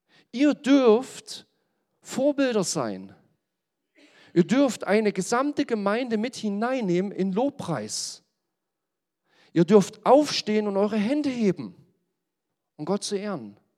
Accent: Germany; weil einfach da hängen wir vielleicht mal ein bisschen hinterher als Deutsche

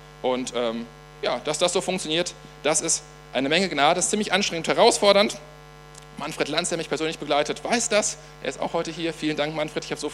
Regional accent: Ennepetal, North Rhine-Westphalia, Germany; in Ennepetal, in meiner Heimatstadt

